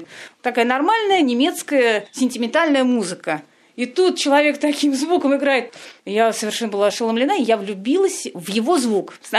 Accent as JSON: {"language": "Russian", "region": "Moscow", "country": "Russia", "said": "Да, я москвичка."}